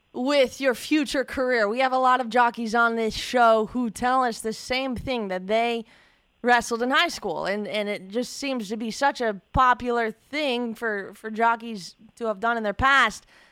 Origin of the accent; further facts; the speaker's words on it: Mattoon, Illinois, United States; born there; And I grew up actually, I was born in Mattoon. Long story, moved around all over the place.